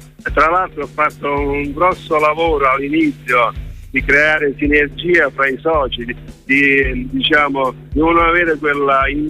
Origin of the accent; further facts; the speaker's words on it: Filiano, Basilicata, Italy; Io sono lucano, sono di Filiano.